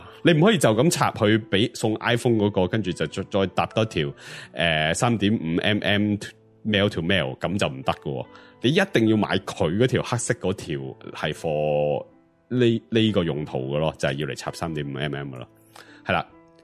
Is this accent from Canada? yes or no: yes; Canada; 咁十二月希望翻到去我个家乡啦，即系加拿大啦。